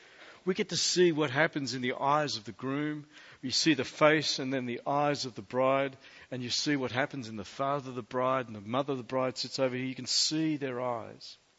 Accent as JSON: {"language": "English", "country": "Australia", "said": "After all, I'm an Australian, right?"}